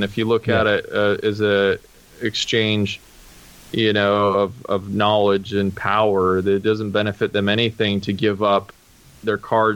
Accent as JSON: {"language": "English", "region": "Utah", "country": "United States", "tie": "born or raised there", "said": "So I grew up in Utah primarily"}